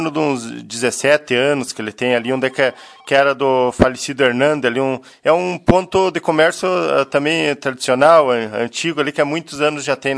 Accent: Barretos, São Paulo, Brazil; also born or lived in Lagoa; Nasci aqui em Lagoa, no hospital, e morei até os 18 anos em Barretos, depois a gente saiu para morar fora, agora estamos por aqui de novo, estamos um pouco em Lagoa, um pouco em Barretos

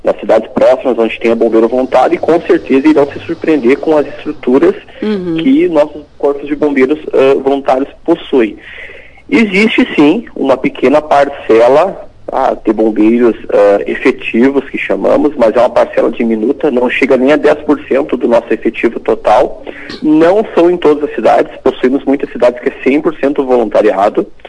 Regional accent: São Sebastião do Caí, Rio Grande do Sul, Brazil; nós estamos aqui na região do Vale do Caí, eu sou de São Sebastião do Caí, mas a gente está no pé da serra, como a gente chama

